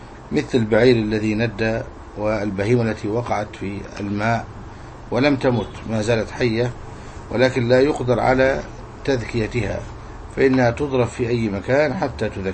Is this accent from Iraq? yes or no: no; Egypt; منتشرة عندنا في مصر